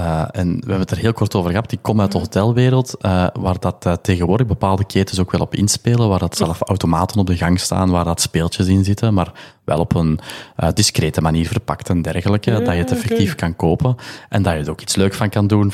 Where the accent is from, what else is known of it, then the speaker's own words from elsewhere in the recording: Antwerp, Belgium; even serieus, ik ben een Antwerpenaar